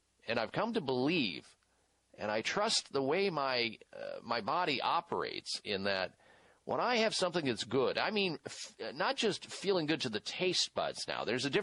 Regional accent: Midwest, United States; there was a big a grove of red raspberries in my backyard growing up in the Midwest.

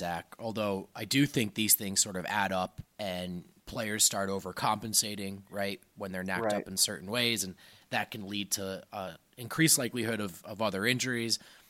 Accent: East Coast, United States; born there; And I was born on the East Coast. I lived on the West Coast.

